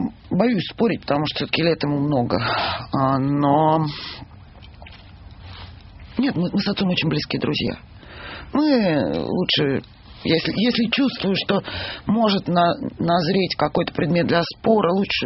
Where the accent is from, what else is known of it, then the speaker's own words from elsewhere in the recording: Moscow, Russia; Несмотря на то, что я москвичка коренная, это мой город, это моя страна.